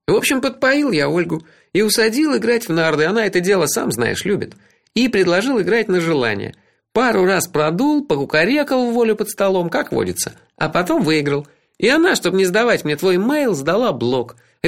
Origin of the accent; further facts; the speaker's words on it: Saint Petersburg, Russia; Нет, нет, что ты, я питерский.